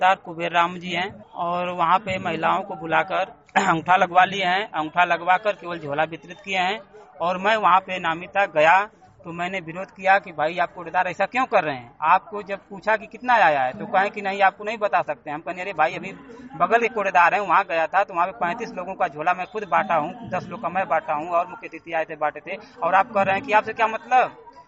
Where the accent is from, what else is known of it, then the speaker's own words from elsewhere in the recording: Dharmagatpur, Uttar Pradesh, India; ग्राम प्रधान प्रतिनिधि धर्मागतपुर।